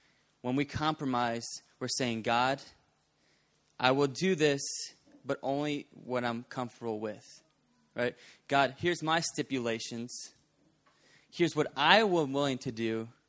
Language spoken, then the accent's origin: English; Bowie, Maryland, United States; we're from Bowie, Maryland, which is right near Washington, D.C., between Annapolis and Washington, D.C.